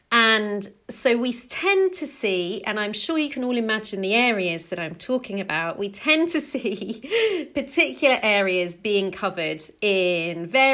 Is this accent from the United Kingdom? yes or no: yes; England, United Kingdom; I'm English.